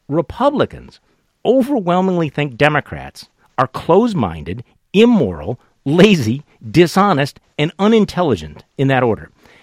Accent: Wisconsin, United States; I know that you were in my home state of Wisconsin, speaking in Madison

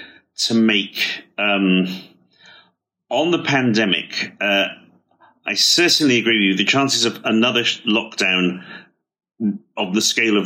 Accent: United Kingdom; both from being a British person who still can't go home unless I'm prepared to get very expensive PCR tests

